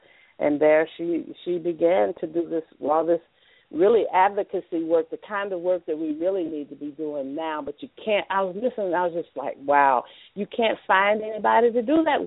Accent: Kansas City, Missouri, United States; About a black lawyer who actually uh-huh. is from my hometown, Kansas City, Missouri

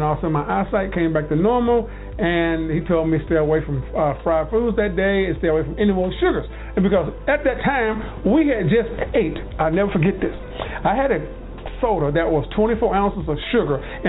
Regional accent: the South, United States; I'm from the South Southern boy.

